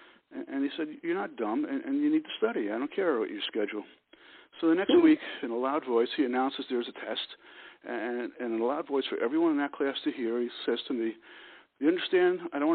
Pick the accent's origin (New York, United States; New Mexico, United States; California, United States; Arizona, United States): New York, United States; Brooklyn; So I grew up in Brooklyn, and my parents were Jewish, and they were European Jews who barely survived World War II.